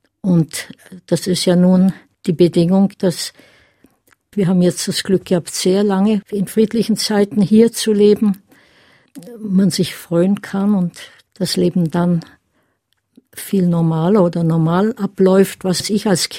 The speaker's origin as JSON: {"language": "German", "country": "Czechia", "tie": "born or raised there", "said": "Deutsch ist meine Muttersprache, in einem Ort, wo es zwar Tschechen gab, man aber nur Deutsch gehört hat, die Schule war nur Deutsch, fast keinen Kontakt mit Tschechen hatte bis zum Kriegsende"}